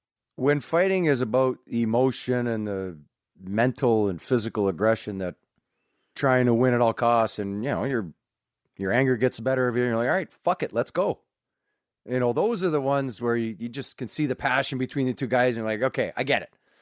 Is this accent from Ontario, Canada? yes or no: yes; Dryden, Ontario, Canada; you ask me about growing up in Dryden, he left. When I got to high school, he left to go play junior hockey in Thunder Bay.